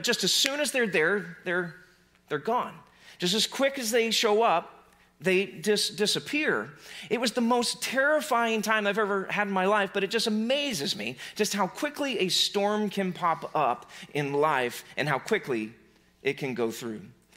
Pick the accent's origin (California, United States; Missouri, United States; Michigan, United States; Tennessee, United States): Missouri, United States; Joplin; originally I am from Southwest Missouri. I grew up in Southwest Missouri, the Joplin, Carthage area.